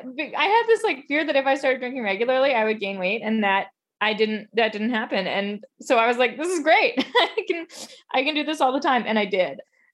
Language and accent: English; New York, United States; now in Los Angeles, United States; Like, I grew up in New York. I've been there for so many years.